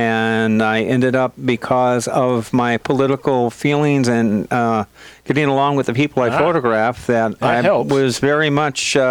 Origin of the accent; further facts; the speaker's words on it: St. Louis, Missouri, United States; I'm originally from St. Louis.